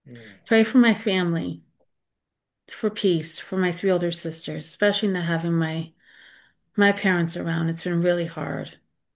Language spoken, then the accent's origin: English; Connecticut, United States; home state. Come to my hometown.